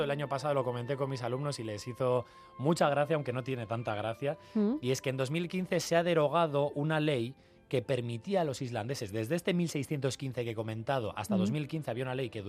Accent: Basque Country, Spain; porque soy vasco

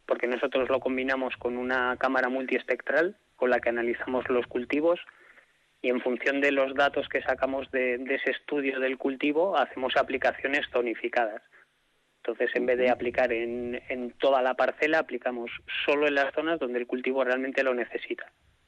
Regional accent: Ollabarre, Basque Country, Spain; yo pertenezco, yo soy de Ollabarre, del pueblito de Ollabarre, que pertenecemos a Iruña de Oca.

